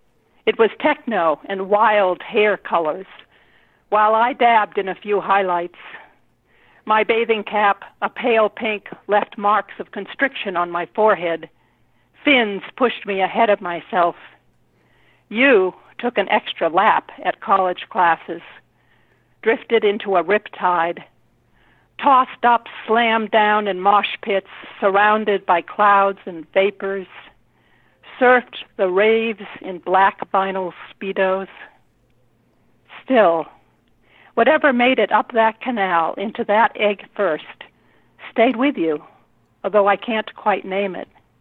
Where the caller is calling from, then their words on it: Rhode Island, United States; From Rhode Island.